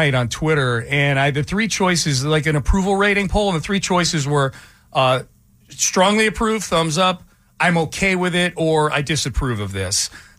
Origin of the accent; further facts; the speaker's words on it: Connecticut, United States; No. I grew up in Connecticut. A Hartford Whalers season ticket holder.